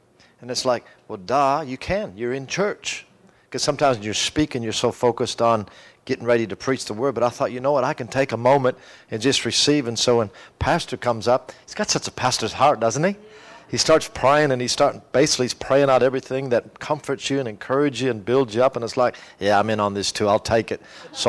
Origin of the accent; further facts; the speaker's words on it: Albert Lea, Minnesota, United States; born and raised in Albert Lea.